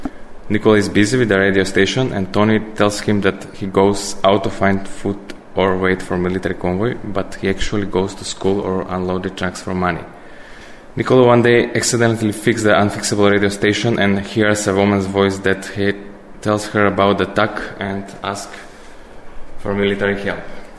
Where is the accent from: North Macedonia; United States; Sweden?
North Macedonia; Skopje; I'm from Skopje, Macedonia